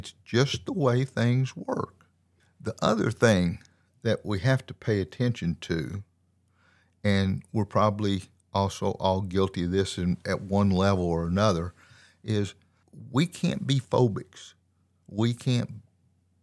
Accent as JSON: {"language": "English", "region": "Southern US", "country": "United States", "tie": "born there", "said": "I'm an old person. I'm a white person. I was born in the South."}